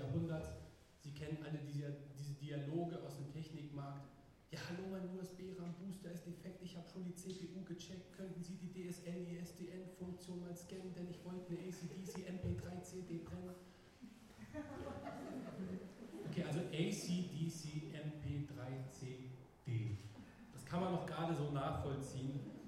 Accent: Berlin, Germany; Ganz nebenbei habe ich jetzt auch schon gleich meine Heimatstadt verraten. Aus Berlin angereist hierher

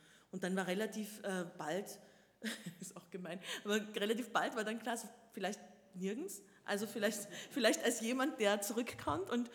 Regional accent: Tyrol, Austria; Und die sind eben am Wilden Kaiser, am Kalkstein und am Kitzbüheler Horn.

